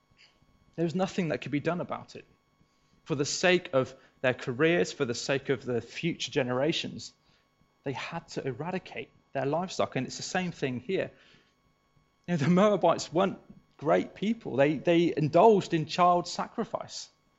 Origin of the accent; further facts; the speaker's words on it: South West England, United Kingdom; It's a little bit like, I come from Devon